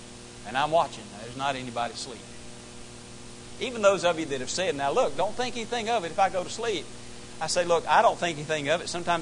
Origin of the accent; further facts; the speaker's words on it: Mobile, Alabama, United States; Growing up in Mobile, Alabama, the kids right behind us, and us, and my brothers and I were friends with them